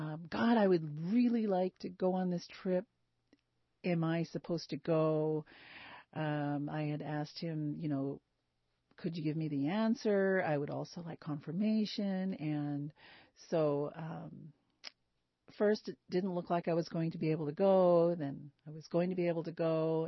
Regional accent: Petersburg, Alaska, United States; also born or lived in Kake; I was born in Cake, and I was raised in Petersburg.

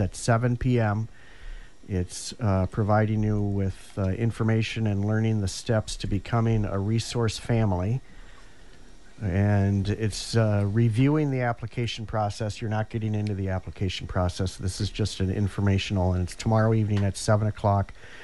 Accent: Minnesota, United States; I grew up in Minnesota. It's the state bird.

